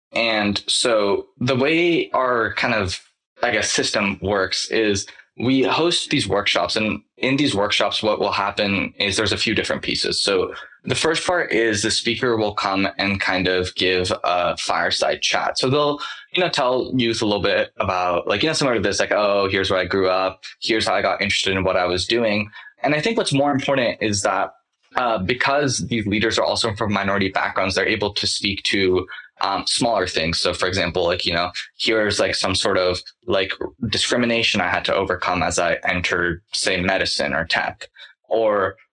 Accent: Menlo Park, California, United States; I'm 17 years old and I'm from the Bay Area. I'm currently a senior and I'm from Menlo Park, if anybody is local.

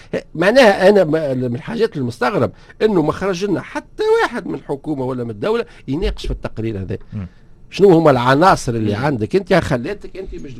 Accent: Tunisia; عندنا الرفلكس هذا موجود عندنا في تونس، غالبيه الشعب التونسي ديما ميال انه ما نفضوهاش بالقوه

